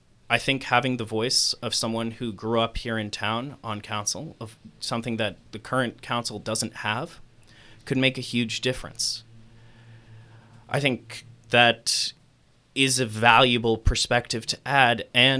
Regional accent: Ithaca, New York, United States; I grew up here in Ithaca, and this is my community.

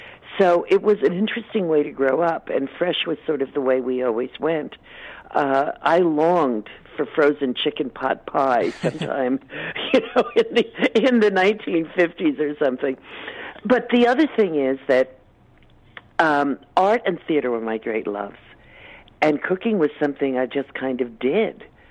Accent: New York, United States; I was born and raised just outside of New York City. Couldn't wait to move into the city.

